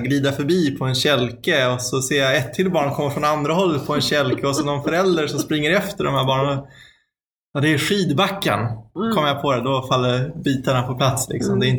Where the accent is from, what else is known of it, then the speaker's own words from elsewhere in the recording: Sweden; Ja, vi är från Sverige.